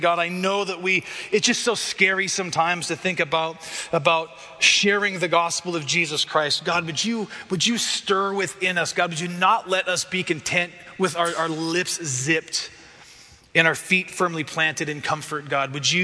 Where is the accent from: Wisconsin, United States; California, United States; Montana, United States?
Montana, United States; Man, I go back to that stupid kid growing up in Montana, just stupid and broken and trying to figure things out on his own.